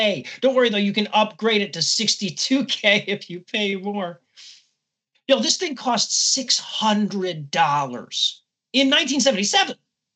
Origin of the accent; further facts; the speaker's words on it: United States; I'm an American. So we didn't have the ZX Spectrum back then.